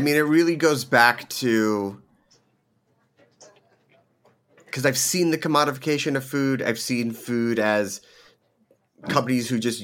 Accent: Philadelphia, Pennsylvania, United States; You know, I grew up in Philadelphia and 995 is near and dear to my heart.

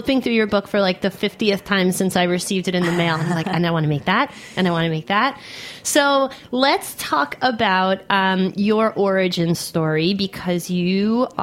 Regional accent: The Hamptons, New York, United States; I grew up in the Hamptons in that era, and so I like recognized a lot of places and personality types.

